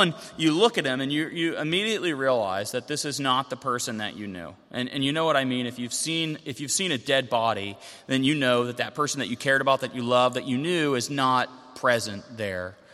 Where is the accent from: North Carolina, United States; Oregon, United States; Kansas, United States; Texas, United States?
North Carolina, United States; And I told you before, I'm from the South, from Western North Carolina.